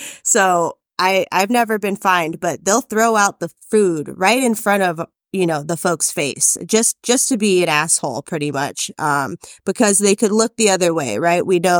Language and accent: English; Oceanside, California, United States; I moved back to my hometown of Oceanside, just, you know, North San Diego.